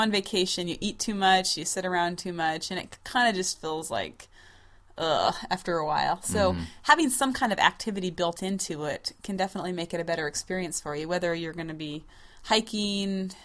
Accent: Montana, United States; Now, since I was raised in Montana, I feel very out of my element in a big city.

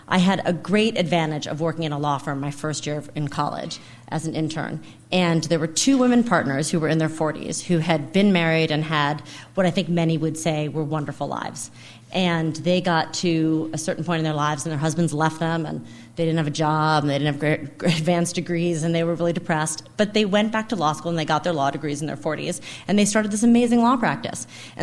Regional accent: Massachusetts, United States; I'm actually from Massachusetts, and so even though I've lived in New York longer than I lived in Massachusetts at this point in my life, coming to Massachusetts feels like coming home.

